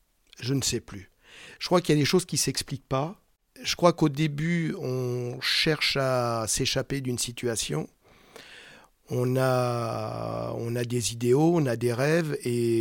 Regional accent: Centre-Val de Loire, France; Alors, pas très loin d'ici, c'est dans le Berry. D'accord. Dans l'Indre, donc département d'à côté.

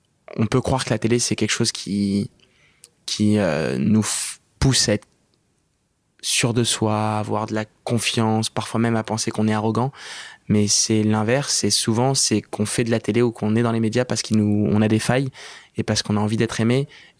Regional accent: Algeria; je devais faire mon visa pour aller au Brésil, parce que je suis algérien, donc je devais avoir mon visa.

